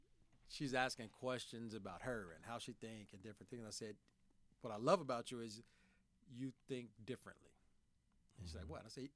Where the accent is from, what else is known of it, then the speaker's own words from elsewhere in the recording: Chicago, Illinois, United States; Born and raised in Chicago. Grew up on the South Side. Dearborn Home Projects. Three brothers and a sister. Single mom.